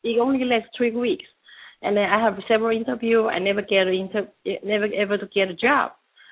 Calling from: Dallas, Texas, United States; I'm calling from Dallas, Texas.

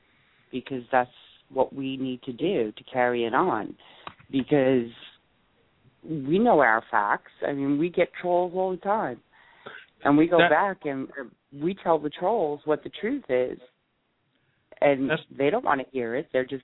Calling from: North Carolina, United States; I'm calling from North Carolina.

